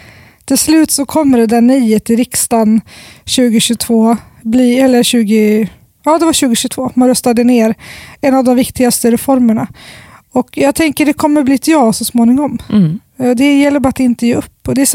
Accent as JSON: {"language": "Swedish", "town": "Sundsvall", "region": "Västernorrland County", "country": "Sweden", "tie": "born there", "also_born_or_lived": "Kärsjö", "said": "Jag är född i Sundsvall som ligger i södra Norrland. Och sen har vi varit också, har vi också ett hus uppe i den by där min pappa är född i norra Ångermanland. Så att jag har ju växlat mellan vad är Kärsjö som är den byn heter och Sundsvall."}